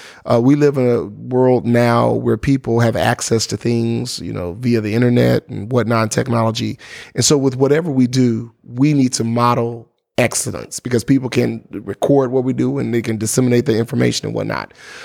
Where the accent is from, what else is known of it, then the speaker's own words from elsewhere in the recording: Baton Rouge, Louisiana, United States; So I am a native of Baton Rouge, Louisiana, but I'm a PK, a preacher's kid. So we moved from place to place.